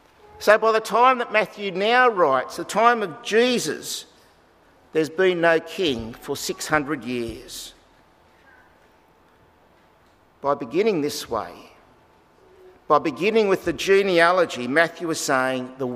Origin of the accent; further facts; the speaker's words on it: Australia; I felt this enormous sense of pride in being an Australian.